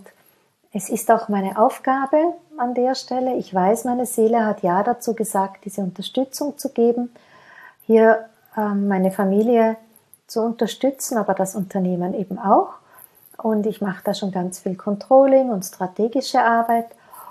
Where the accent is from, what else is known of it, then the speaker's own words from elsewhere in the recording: Austria; Sagt man bei uns in Österreich, losen ist auch hören, los einmal, hör einmal.